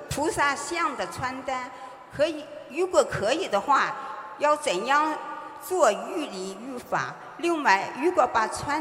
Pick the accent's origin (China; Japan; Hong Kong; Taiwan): Japan; Osaka; 我是大阪的。